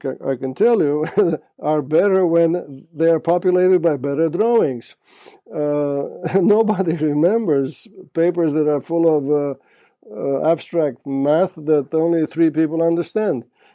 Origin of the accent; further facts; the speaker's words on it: Tulcea County, Romania; I was born and raised on the Danube, especially exactly in the Danube Delta, which is a place that most civilized people would consider wild and untouched.